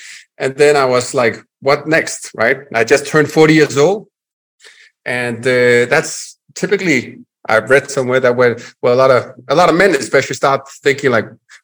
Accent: Denmark; English is a second language; I'm originally from Denmark, Europe, hence the accent, northern part of Europe with the Vikings.

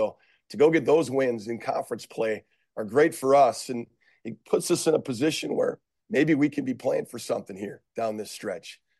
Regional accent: Minnesota, United States; I mean, I grew up in Minnesota, so I've always kind of followed the Gophers.

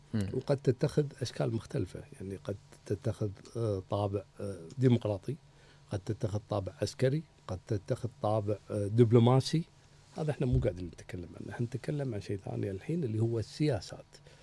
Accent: Kuwait; وعلى فكرة ترى هذه ثقافة بالخليج وعندنا بالكويت

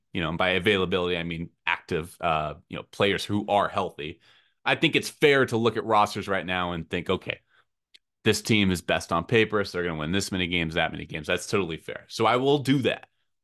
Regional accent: California, United States; I'm speaking as a Californian here, people.

